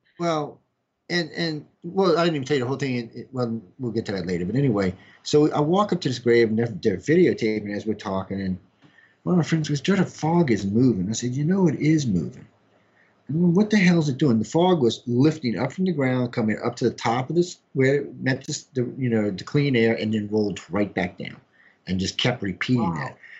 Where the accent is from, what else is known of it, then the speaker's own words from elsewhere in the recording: New Orleans, Louisiana, United States; first off, I'm a UFO chaser, not a ghosty chaser, even though I grew up in New Orleans chasing ghosts.